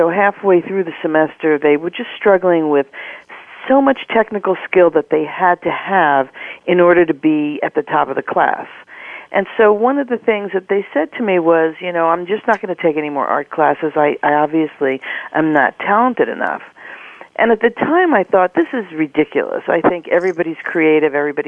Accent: New York, United States; accent: New York; moved away as an adult; now in California, United States; You know, I'm a New Yorker, always will be, although now it's been many years that I've been out in California, actually 22 to be exact, but somehow the New York never comes out, so, you know, my New York accent will start slipping in a second.

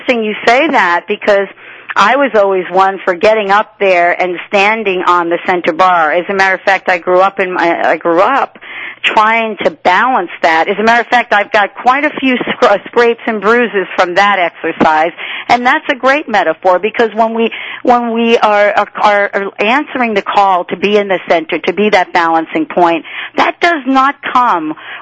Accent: New York, United States; I don't know about you. I grew up in New York.

